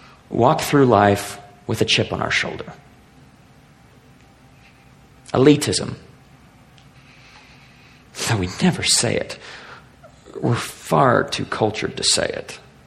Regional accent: United States; It doesn't matter that I'm male. It doesn't matter that I'm American.

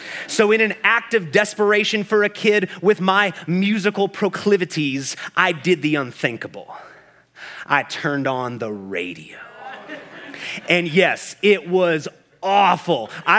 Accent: Kansas City, Missouri, United States; I lived and worked on opposite ends of my hometown of Kansas City, Missouri

